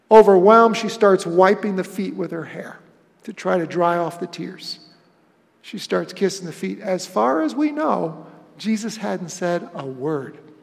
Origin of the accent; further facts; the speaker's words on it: Rochester, New York, United States; An example from my hometown, home area of Rochester, New York.